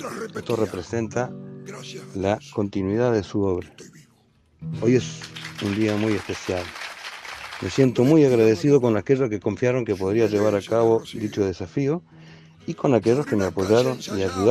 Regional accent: Cutral Có, Neuquén, Argentina; also born or lived in Navarro; Nací en Navarro, provincia de Buenos Aires. Cuando era muy chico, a la edad de 6 años, mis padres se mudan a Cutralcó.

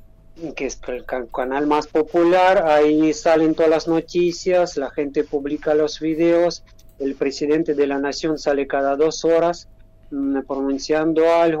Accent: Severodonetsk, Luhansk Oblast, Ukraine; now in Argentina; Viviendo en Argentina los últimos años, y sí que ahora mismo estoy en mi ciudad natal, Severodonetsk, la región de Lugansk

